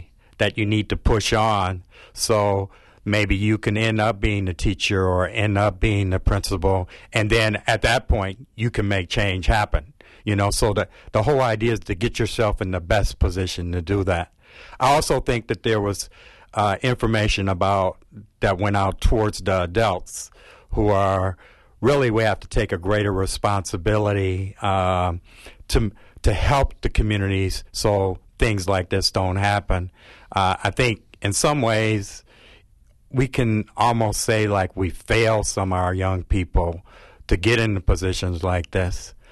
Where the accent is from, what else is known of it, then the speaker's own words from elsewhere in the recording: Milwaukee, Wisconsin, United States; now in La Crosse, United States; and I'm originally from Milwaukee, but I've been gone for quite a long time living in La Crosse.